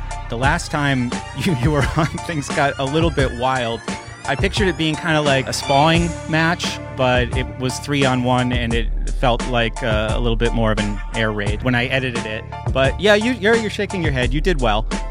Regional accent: New Hampshire, United States; I came across this music when I was like 16. I was growing up in New Hampshire.

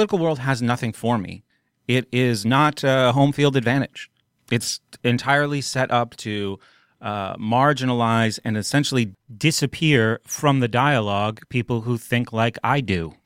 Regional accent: New Hampshire, United States; I came across this music when I was like 16. I was growing up in New Hampshire.

